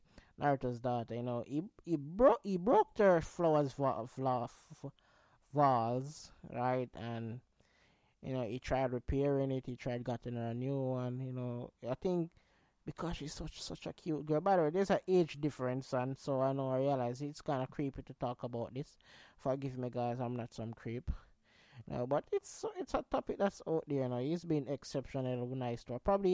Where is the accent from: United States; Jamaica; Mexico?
Jamaica; I'm Jamaican, right? And so I listen to a lot of dancehall music.